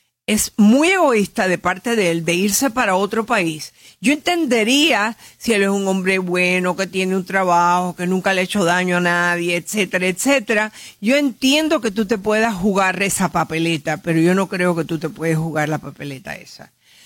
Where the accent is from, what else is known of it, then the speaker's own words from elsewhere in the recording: United States; born there; todos somos ciudadanos americanos, nacidos en este país.